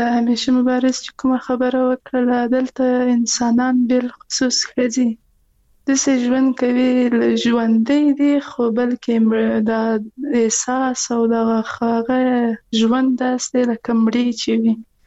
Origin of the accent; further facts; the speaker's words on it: Quetta, Balochistan, Pakistan; moved away; من پاکستان د کوټې نه راغلی و